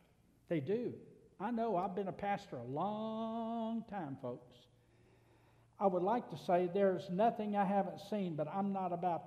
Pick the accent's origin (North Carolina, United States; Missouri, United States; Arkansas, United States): Arkansas, United States; growing up in Northeast Arkansas when Thanksgiving and Christmas would roll around